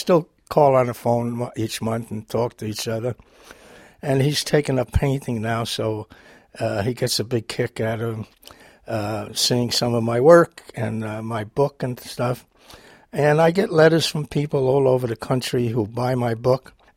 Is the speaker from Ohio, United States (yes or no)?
no; New York, United States; Well, I grew up in the Bronx, and what was so wonderful about it was that it was a conglomeration of every nationality that you could think